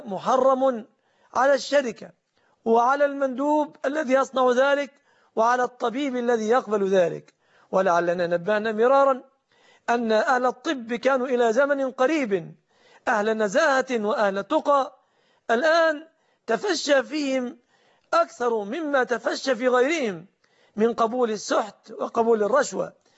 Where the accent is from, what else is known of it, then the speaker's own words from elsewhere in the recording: Egypt; في بلادنا مصر